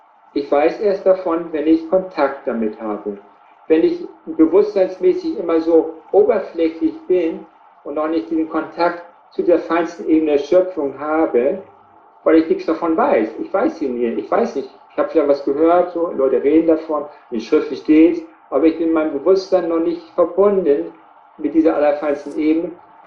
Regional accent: Schleswig-Holstein, Germany; also born or lived in Mecklenburg; Ja, ich bin Norddeutscher, ich bin in Mecklenburg geboren. Aha. Und auch in Schleswig-Holstein eigentlich aufgewachsen, so gelebt in Schleswig-Holstein.

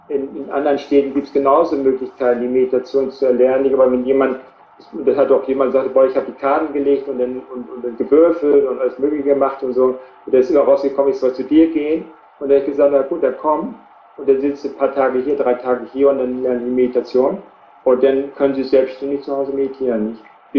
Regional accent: Schleswig-Holstein, Germany; also born or lived in Mecklenburg; Ja, ich bin Norddeutscher, ich bin in Mecklenburg geboren. Aha. Und auch in Schleswig-Holstein eigentlich aufgewachsen, so gelebt in Schleswig-Holstein.

